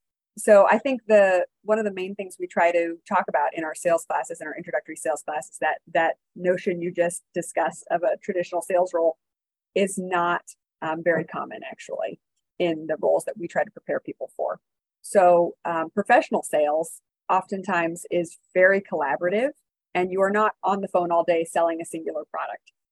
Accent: Nebraska, United States; As you said … I'm the director for the Center for Professional Sales here at UNO. I'm originally from Nebraska, and I'm back here at UNO after stints in Washington, D.C. and abroad and in Wisconsin.

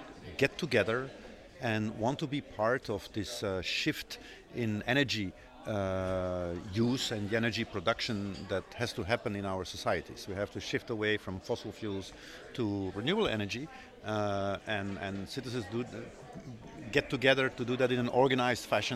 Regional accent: Belgium; English is a second language; I am originally from Belgium

